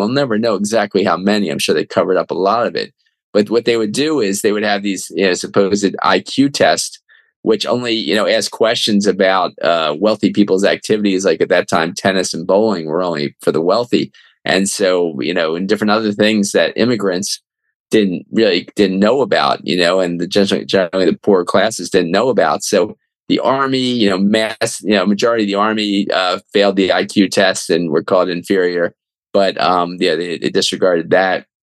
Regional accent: Baltimore, Maryland, United States; They actually are out of Alexander Brown, out of Baltimore, which is my hometown where I live now.

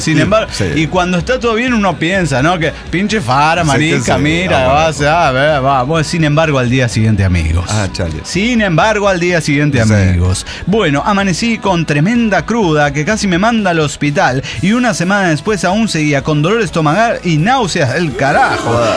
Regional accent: Playa del Carmen, Quintana Roo, Mexico; Soy la Motherfucker de Playa del Carmen.

